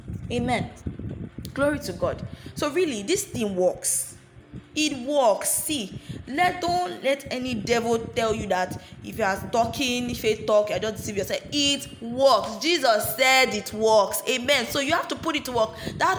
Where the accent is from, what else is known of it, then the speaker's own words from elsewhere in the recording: Benin; the person that was leading the CDS group is from Benin, and I am from Benin. I stay in Benin.